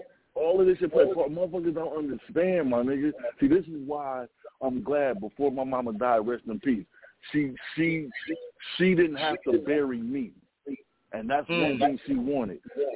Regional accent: Los Angeles, California, United States; I grew up in South Central. I live not far from where this nigga Slim got killed, bro. I lived on 104th and Woodworth, right across the street from Morningside High.

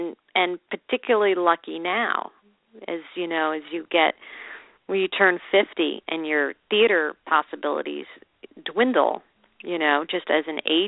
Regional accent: Chicago, Illinois, United States; My parents had absolutely nothing to do with my college applications and I'm from Chicago.

